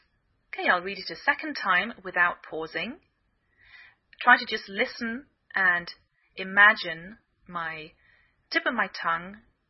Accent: England, United Kingdom; now in United States

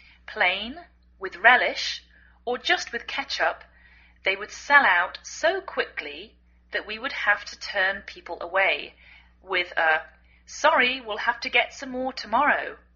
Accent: England, United Kingdom; now in United States; I'm English. I live in the northwest of the United States

